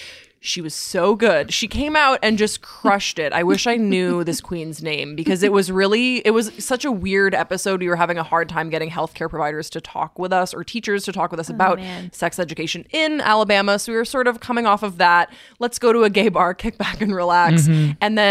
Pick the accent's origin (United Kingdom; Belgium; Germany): Belgium; Waterloo, Wallonia; I grew up in Waterloo, Belgium. So I grew up overseas